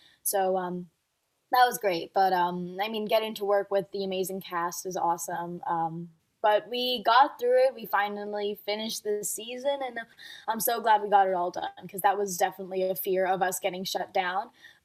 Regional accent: Dubai, United Arab Emirates; I've been a figure skater ever since I was growing up in Dubai.

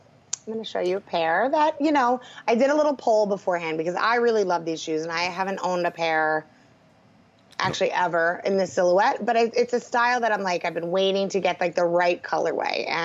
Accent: New Jersey, United States; I'm from Jersey, and I just, you know, the Jersey Shore gets a bad rap.

